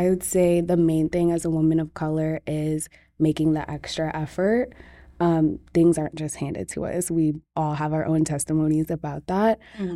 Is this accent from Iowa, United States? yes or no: yes; Iowa, United States; I am Ghanaian American, so unfortunately was born in Iowa.